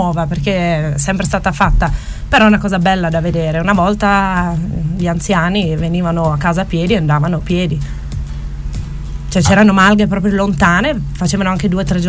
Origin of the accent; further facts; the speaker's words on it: Fusea, Friuli-Venezia Giulia, Italy; Io sono di Fusea, una volta Fusea, ogni famiglia, come dappertutto in Carnia, penso, aveva la sua mucca